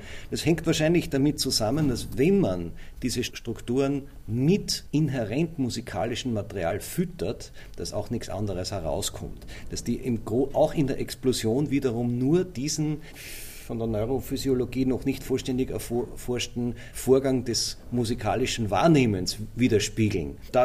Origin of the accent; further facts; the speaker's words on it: Linz, Upper Austria, Austria; Das war natürlich für mich als Linzer auch ein Incentiv